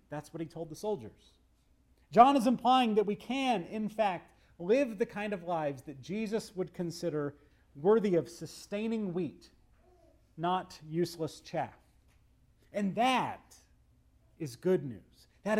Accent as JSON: {"language": "English", "town": "Austin", "region": "Texas", "country": "United States", "tie": "born or raised there", "said": "The house that I grew up on Lake Austin, we had our own boat dock"}